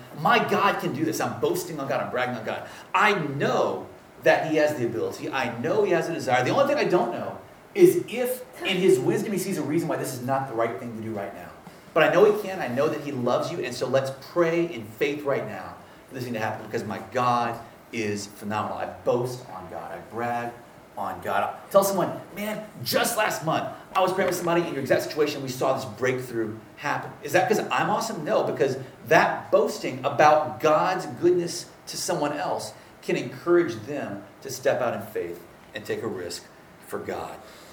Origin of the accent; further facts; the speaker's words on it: Louisiana, United States; Or, you're going to Louisiana? I'm from Louisiana. Here's where you get the best food.